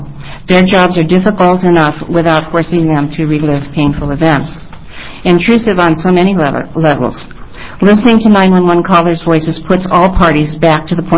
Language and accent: English; Portland, Oregon, United States; I'm from Portland, Oregon, and I'm here to represent myself and young people.